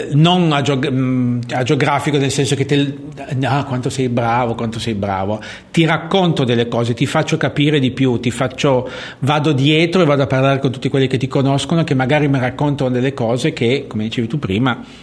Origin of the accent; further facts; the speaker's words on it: Turin, Piedmont, Italy; Io sono pure torinese.